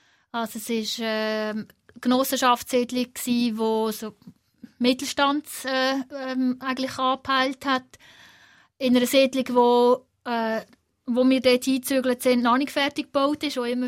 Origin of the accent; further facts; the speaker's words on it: Zurich, Switzerland; also sei es Zürich, wo ich aufgewachsen bin, und dann Basel, Raum Basel